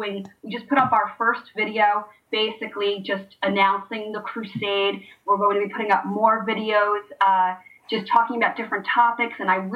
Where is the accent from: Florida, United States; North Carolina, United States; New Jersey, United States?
New Jersey, United States; Elizabeth; born there; Like, I was born in Elizabeth, and, you know, people I used to bring over in high school for a pool party, I lived by a golf course